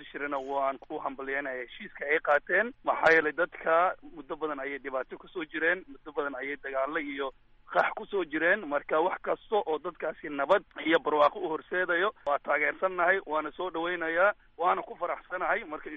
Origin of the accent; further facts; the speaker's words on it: Kismayo, Lower Juba, Somalia; Waxaan ku dhashay, aan kasoo jeedaa magaalada Kismaayo.